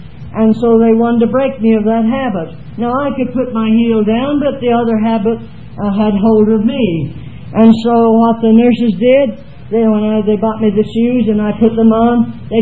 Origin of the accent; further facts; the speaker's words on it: United States; born there; because this is my home country, I was born in the United States.